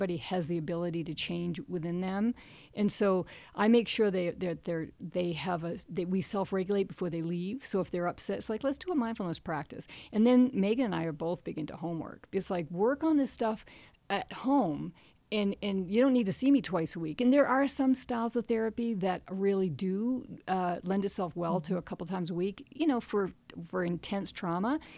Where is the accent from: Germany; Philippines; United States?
United States; East Coast; now in Park City, United States; I've been in Park City for about 30 years. I came from the East Coast, and I wasn't a child athlete.